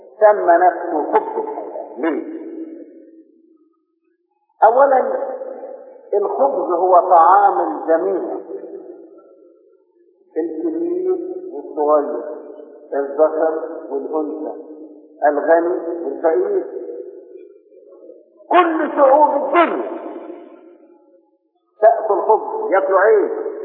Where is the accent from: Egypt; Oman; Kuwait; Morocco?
Egypt; نحن يا مصريين